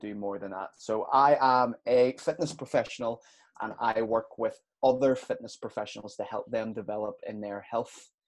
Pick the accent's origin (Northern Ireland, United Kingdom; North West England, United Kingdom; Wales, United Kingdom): Northern Ireland, United Kingdom; Belfast; moved away as an adult; So I grew up in Belfast. I was in Belfast until I was 30 years old. I'm now 33.